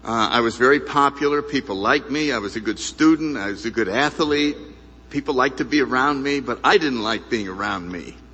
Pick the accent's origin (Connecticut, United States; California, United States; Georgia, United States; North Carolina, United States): Connecticut, United States; New Haven; I grew up in New Haven, Connecticut. I was born in 1931. The main event of my childhood was World War II.